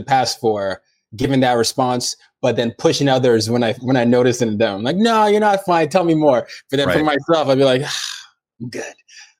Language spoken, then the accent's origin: English; Nigeria; And me as a Nigerian, understanding that, you know, Wi-Fi speeds can be different based on where you are